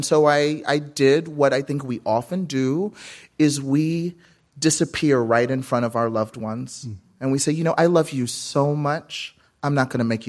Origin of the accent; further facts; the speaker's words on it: Lewisville, Texas, United States; I grew up in Lewisville High School. It's a suburb, middle-class suburb, just north of Dallas, about 20 minutes north of Dallas up Highway I-35. We are Lewisville, Texas